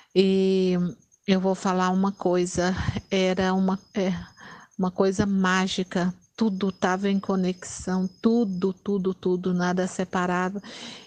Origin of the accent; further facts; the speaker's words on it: Brazil; eu nasci, fui criada aqui, fui criada tomando banho no Rio Araguaia, fui criada atravessando esse Rio Araguaia, andando nas praias, procurando ovo de tartaruga